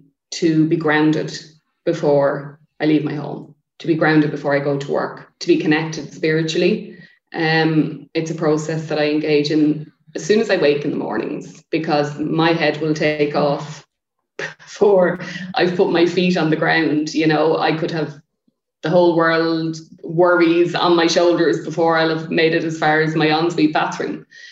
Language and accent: English; Leinster, Ireland; So I'm the youngest of four and I grew up in Wicklow.